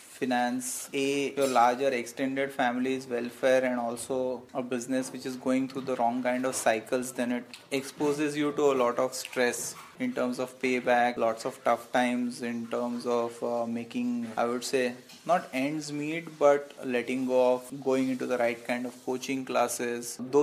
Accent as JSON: {"language": "English", "town": "Bombay", "region": "Maharashtra", "country": "India", "tie": "born or raised there", "also_born_or_lived": "Bangalore / Delhi", "moved": "as an adult", "said": "I come from, I would say, a middle-class background. Born and brought up in Bombay, stayed there for about 21 odd years, followed by 11 odd years in Bangalore, and then 5 plus years in Delhi."}